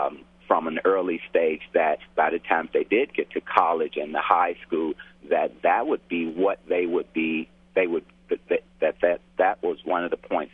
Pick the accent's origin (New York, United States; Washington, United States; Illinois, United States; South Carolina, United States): Illinois, United States; Chicago; I grew up in Chicago on the South Side, and I never knew anyone that was not black until I joined the military.